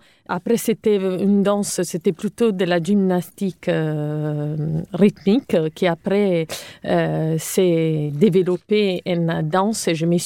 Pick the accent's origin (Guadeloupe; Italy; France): Italy; Cagliari, Sardinia; French is a second language; moved away as an adult; je suis italienne, comme vous pouvez l'entendre. Donc, j'ai grandi en Sardaigne. Ma ville natale s'appelle Cagliari. Et j'ai vécu là-bas jusqu'à 18 ans.